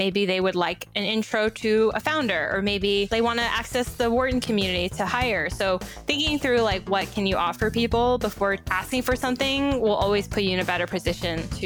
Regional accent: Shanghai, China; also born or lived in Taiwan; I grew up in Shanghai and Taiwan, so that's kind of the context as well.

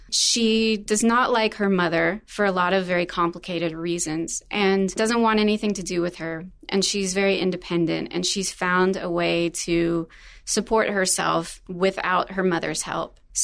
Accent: Houston, Texas, United States; It's a place that growing up in Houston, I was just aware of.

